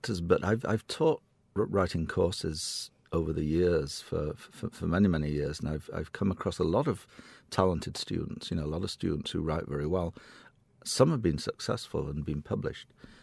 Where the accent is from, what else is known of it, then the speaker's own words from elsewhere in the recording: Leeds, Yorkshire and the Humber, United Kingdom; moved away as an adult; No, I was born in Leeds, and I grew up in Leeds. So I didn't go to Canada until my mid-20s for graduate studies.